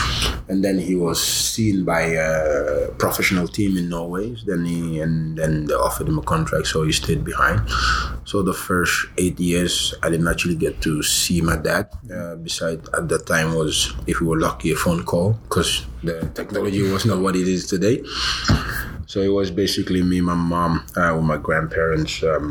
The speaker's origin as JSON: {"language": "English", "country": "Gambia", "tie": "born there", "said": "Yeah, you know, like you said, I was born in the Gambia."}